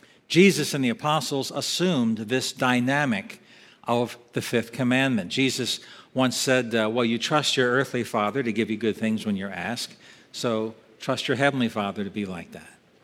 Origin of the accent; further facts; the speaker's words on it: Eastport, United States; I grew up in Eastport. I'm not crazy about being on the water, all right?